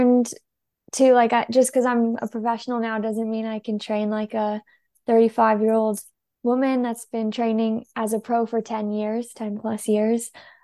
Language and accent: English; Salt Lake City, Utah, United States; And I grew up in Salt Lake City, Utah, which, if people haven't been or know, it's a really mountainous place.